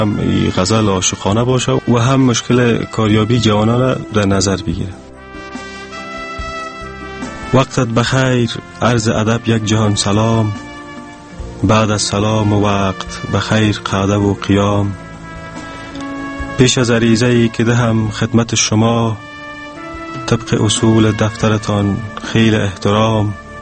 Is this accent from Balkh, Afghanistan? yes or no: no; Parwan, Afghanistan; also born or lived in Kabul; در یک خانواده فرهنگی به دنیا آمدیم، از ولایت پروان می باشم و فعلا در کابل زندگی می کنیم. فارغ دارالعلوم عربی کابل هستم.